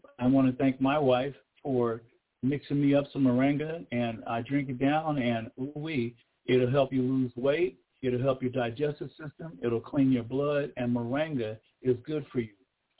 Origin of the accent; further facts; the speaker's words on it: Los Angeles, California, United States; and to all of the people that I grew up with in the Baldwin Hills area, sending out much love to you right now.